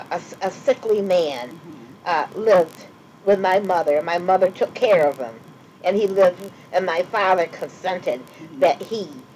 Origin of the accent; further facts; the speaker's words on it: Pittsfield, Massachusetts, United States; I was born in Pittsfield, at St. Luke's Hospital in Pittsfield.